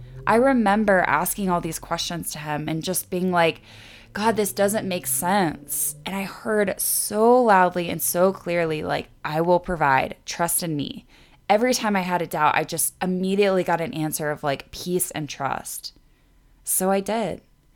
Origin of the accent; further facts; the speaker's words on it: Atlanta, Georgia, United States; We grew up in Atlanta and have family and amazing group of friends there, but we're just nature people.